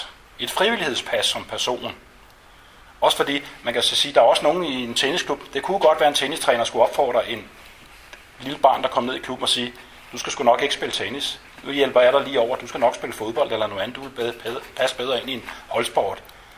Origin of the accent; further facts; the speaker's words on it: Humlebæk, Capital Region of Denmark, Denmark; Humlebæk, hvor jeg kommer fra